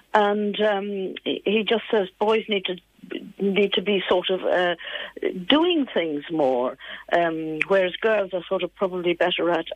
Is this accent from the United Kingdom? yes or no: no; Ireland; when I was growing up in Ireland, back in the 1950s and 60s